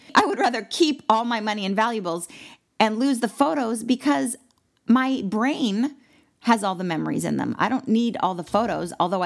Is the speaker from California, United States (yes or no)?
yes; Malibu, California, United States; Now, I'm from Malibu, California. My happy place is the beach.